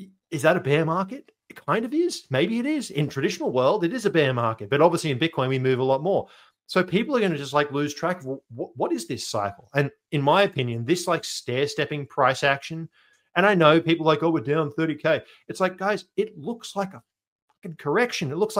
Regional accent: Australia; I'm an Aussie.

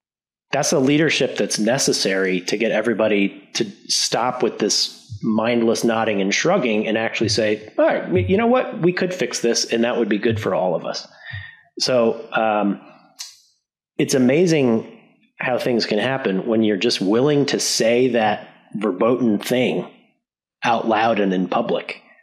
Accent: New York, United States; he was always on the cover of the New York Post when I was a kid growing up in the New York area.

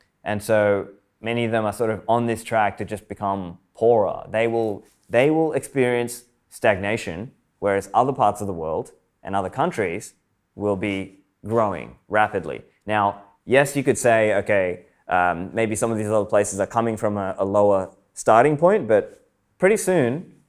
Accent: Sydney, New South Wales, Australia; now in Dubai, United Arab Emirates; I grew up in Sydney, Australia, so maybe that I have some attachment there.

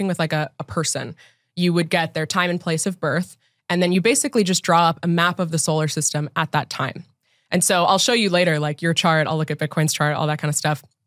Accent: United States; Like I'm an American living through the American Pluto return.

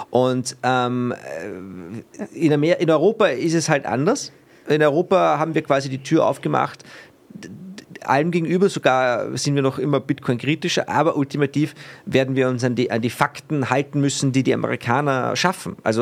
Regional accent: Austria; als Österreicher mache ich dann immer den Witz

